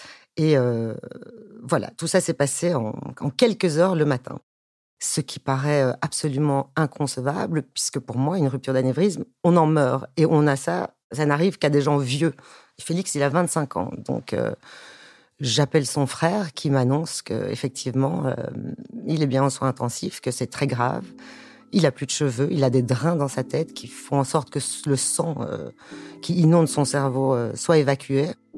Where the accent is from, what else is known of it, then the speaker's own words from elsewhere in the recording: Brussels, Belgium; il y a certains copains de mes anciennes bandes de Bruxelles, parce que je suis de Bruxelles originellement